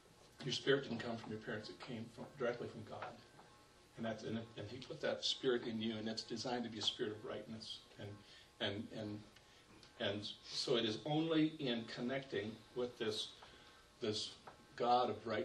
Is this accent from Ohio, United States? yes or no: no; South Dakota, United States; When I was born there in South Dakota. Never lived outside of the state of South Dakota, so that's where I'm